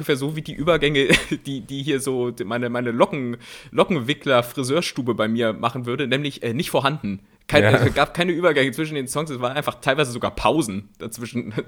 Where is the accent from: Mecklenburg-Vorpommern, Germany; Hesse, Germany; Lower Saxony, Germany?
Lower Saxony, Germany; Bad Pyrmont; ja, ich komme so aus Bad Pyrmont, das ist so Niedersachsen.